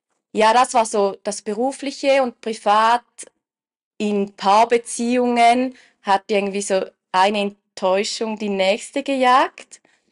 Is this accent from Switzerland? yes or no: yes; St. Gallen, Switzerland; Ich komme aus der Region St. Gallen.